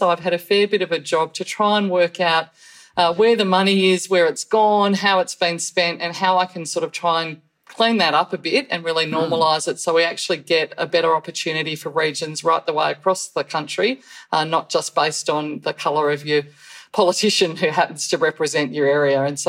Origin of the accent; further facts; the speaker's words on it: Ballarat, Victoria, Australia; I'm at my electorate office in Ballarat, so yes. Yeah, my hometown.